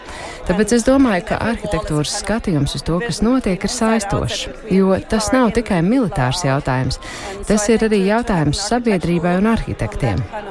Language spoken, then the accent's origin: Latvian; Germany; Es esmu no Vācijas, kurai nav robežas ar Krieviju.